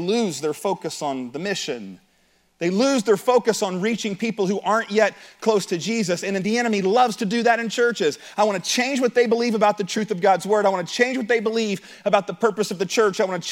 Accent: Appalachia, United States; I think about growing up in Appalachia, just a couple hours north of here

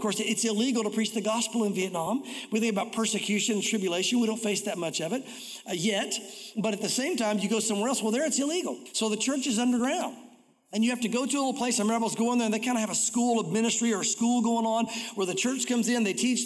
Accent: United States

